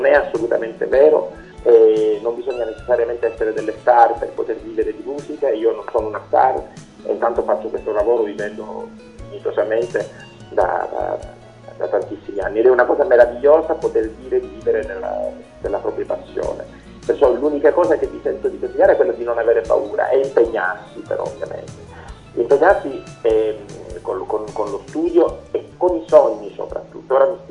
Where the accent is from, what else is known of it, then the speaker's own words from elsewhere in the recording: Palermo, Sicily, Italy; io sono di Palermo